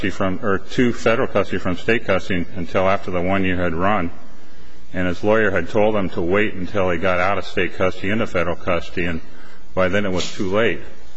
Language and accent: English; Great Falls, Montana, United States; I'm from Great Falls, Montana.